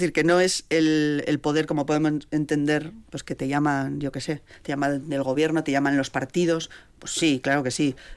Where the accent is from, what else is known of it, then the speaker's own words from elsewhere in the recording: Estella, Navarre, Spain; also born or lived in Valencia / Barcelona; now in Vitoria, Spain; yo soy navarra. Llevo ya muchos años aquí en Vitoria, pero bueno, soy navarra, nací en Estilla, aunque he vivido en muchos sitios. Y justo cuando nací, mi padre estaba trabajando en Valencia. Así que yo viví un añito, mi primera infancia la viví en Valencia y luego he vivido en Barcelona también 5 años.